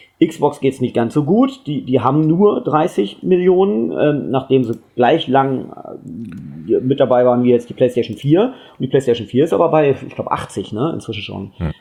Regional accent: Lower Saxony, Germany; Kennt man in Frankfurt und den kennt man auch im schönen Niedersachsen, wo ich herkomme.

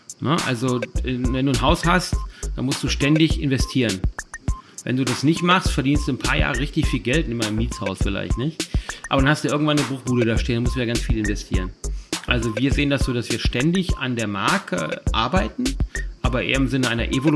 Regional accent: Düsseldorf, North Rhine-Westphalia, Germany; Also ich bin ja Düsseldorfer.

